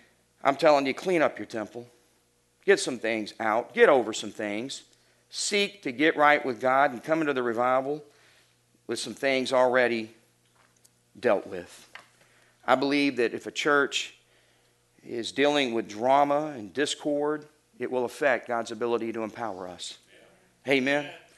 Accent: the South, United States; growing up in the South, the common greeting that we say to people is, how you doing?

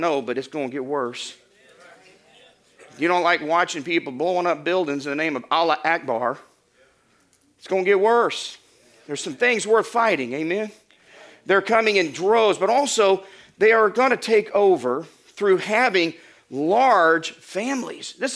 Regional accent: Florida, United States; I'm from Florida. We regularly saw people trying to flee the communists of Cuba, risking their entire family's life in little makeshift tubs

